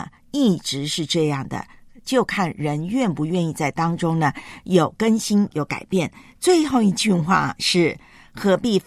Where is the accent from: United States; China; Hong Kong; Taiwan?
Taiwan; 我煮台湾我的家乡好菜给你